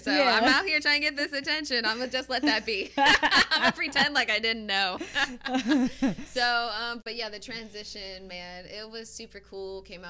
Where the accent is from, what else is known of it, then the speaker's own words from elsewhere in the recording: California, United States; moved away as an adult; now in New York, United States; Born and raised in Cali.